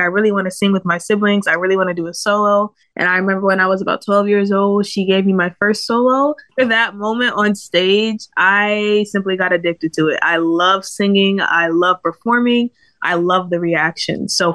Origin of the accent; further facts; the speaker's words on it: Toledo, Ohio, United States; Yes, sir. I am from Toledo, Ohio.